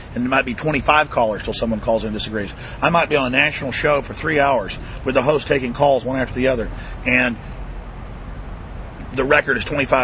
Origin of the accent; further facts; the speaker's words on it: Austin, Texas, United States; And I'm here from Austin, Texas.